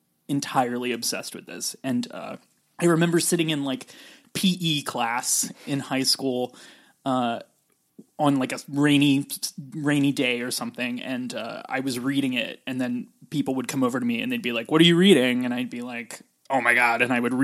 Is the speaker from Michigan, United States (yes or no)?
no; California, United States; and then I remember being in driving school because I'm from California.